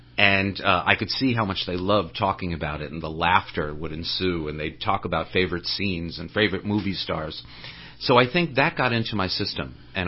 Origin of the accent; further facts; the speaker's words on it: Massapequa, New York, United States; also born or lived in Brooklyn; I grew up in New York. I was born in Flatbush, Brooklyn, and grew up on Long Island in a town called Massapequa.